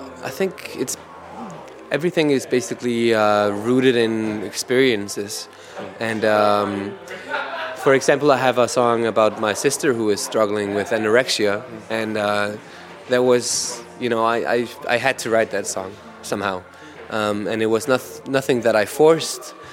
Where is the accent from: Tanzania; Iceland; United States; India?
Iceland; now in Denmark; I'm actually from Iceland, but I'm in Denmark.